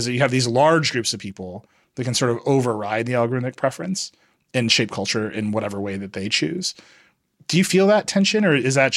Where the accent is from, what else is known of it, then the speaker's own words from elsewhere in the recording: Midwest, United States; That is not a thing I could do growing up in the Midwest as a teen.